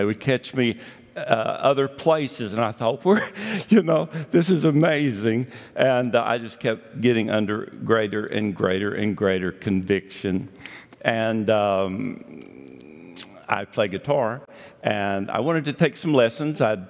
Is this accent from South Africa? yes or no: no; Johnson City, Tennessee, United States; My wife is Patty. I grew up in Johnson City. I graduated from Science Hill High School in 1970.